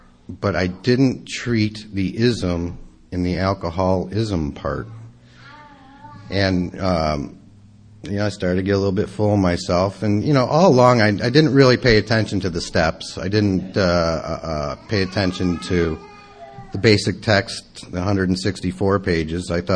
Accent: Chicago, Illinois, United States; now in California, United States; Yeah, I'm originally from Chicago. I was sharing with one of the young men over there earlier that I'm from Rush Street, Chicago as well. I grew up there in the red light district, and I got here in December of 1985.

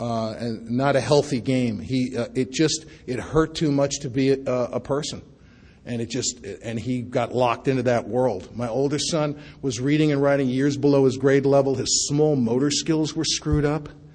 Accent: Bronx, New York, United States; I was brought up in the Bronx, you know.

